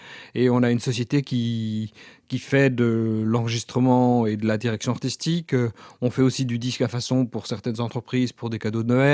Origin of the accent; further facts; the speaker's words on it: Belgium; En Belgique, puisque je suis belge.